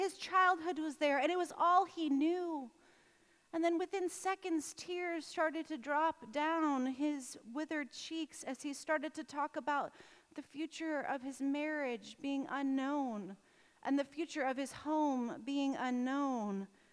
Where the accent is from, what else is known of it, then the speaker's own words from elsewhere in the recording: Midwest, United States; And being the Midwesterner that I am, I said